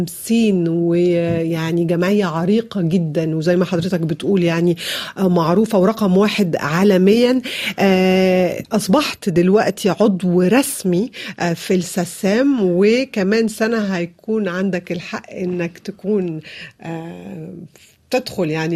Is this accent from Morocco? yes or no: no; France; انا كبرت هنا في فرنسا